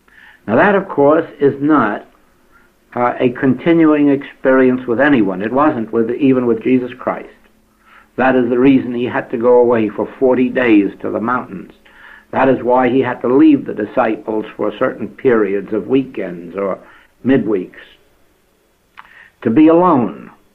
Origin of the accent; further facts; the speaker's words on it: New York City, New York, United States; Having been born and brought up in New York City, flowers to me have always just been something that you look at and admire